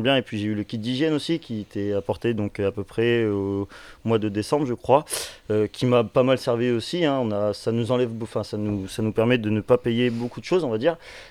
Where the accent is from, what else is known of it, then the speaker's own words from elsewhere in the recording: Provence-Alpes-Côte d'Azur, France; Je suis originaire du Var, tout à fait.